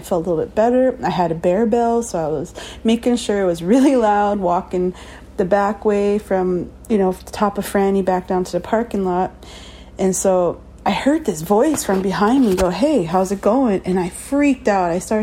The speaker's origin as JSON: {"language": "English", "country": "Canada", "said": "I am from Wagamaw First Nation."}